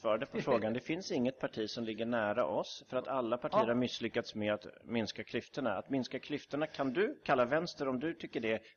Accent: Sweden; born there; man kan säga att jag är född här i Sverige. Jag har bott halva livet utomlands nästan

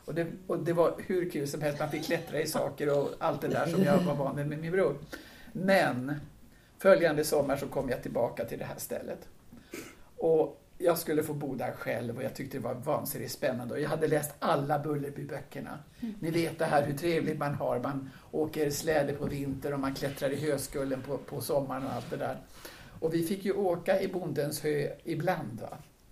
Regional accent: Umeå, Västerbotten County, Sweden; born there; Men vi bodde uppe då i Norrland i närheten av, jag är född i Umeå, och sen så bodde vi uppe i olika ställen som i princip var myrar där det fanns en väg och en järnväg som korsade.

